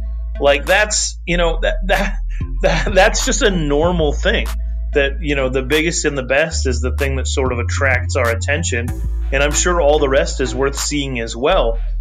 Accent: Wyoming, United States; now in Arizona, United States; I'm from Wyoming, which I say quite often.

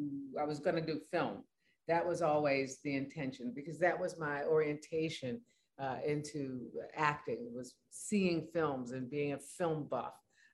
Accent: California, United States; but being a Californian, we just get things, we're closer to farms.

